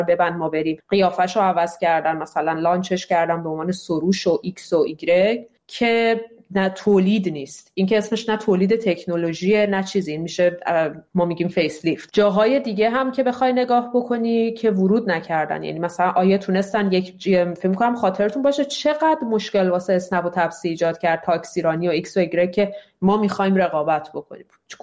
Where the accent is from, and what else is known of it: Iran; born or raised there; moved away as an adult